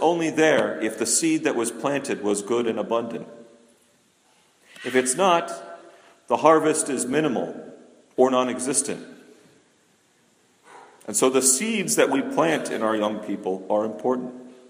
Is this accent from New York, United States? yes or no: no; Las Vegas, Nevada, United States; moved away as an adult; now in Mount Angel, United States; growing up in Las Vegas in the desert, when I found out that I was going to be moving to some place that rained like 9 months out of the year, I thought it was great.